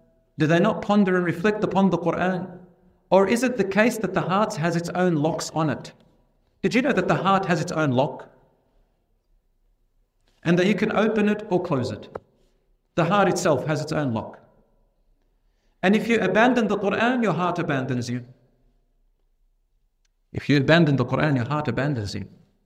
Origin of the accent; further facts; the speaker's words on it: Australia; also born or lived in Lebanon; my Arabic wasn't the best because I was born in Australia and raised before I went to Lebanon